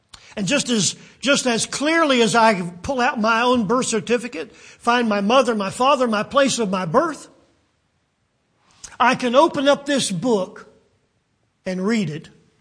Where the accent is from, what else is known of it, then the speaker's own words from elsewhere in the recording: United States; Well, they recognize I'm from America. They've heard my accent via all the media that's available in our day. I would be recognized as an American citizen.